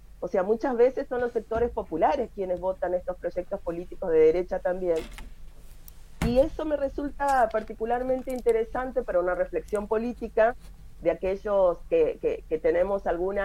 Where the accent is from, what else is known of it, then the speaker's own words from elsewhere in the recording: Argentina; moved away as an adult; now in Brazil; aún trabajando y viviendo aquí, soy una argentina en Brasil